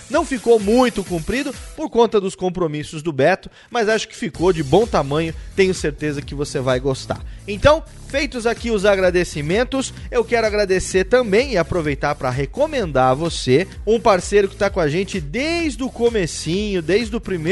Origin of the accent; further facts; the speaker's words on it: Pardinho, São Paulo, Brazil; Depois de 20 anos, eu estou voltando agora para minha terra natal